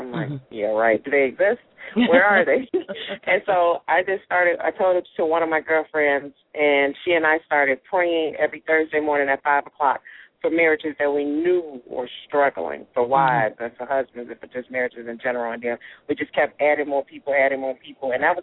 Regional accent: Chicago, Illinois, United States; I was born and raised in Chicago.

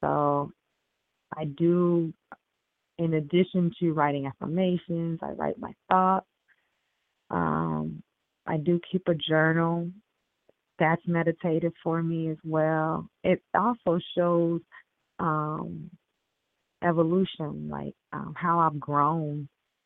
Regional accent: the South, United States; I know I'm from the South, and I know in New York they don't really do that.

